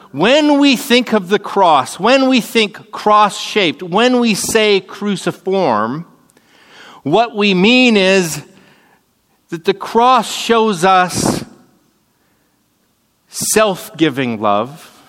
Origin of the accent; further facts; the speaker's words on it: Canada; I was telling him, you know, I come from Canada